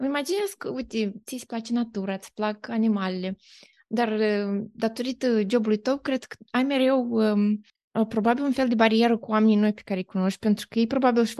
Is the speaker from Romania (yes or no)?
no; Moldova; suntem din Moldova și suntem, nu știu, în primul rând, o țară mai aproape de natură